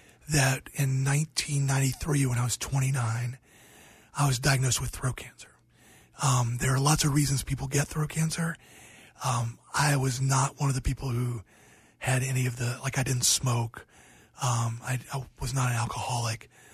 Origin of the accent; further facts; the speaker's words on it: Georgia, United States; From my home state of Georgia, yeah.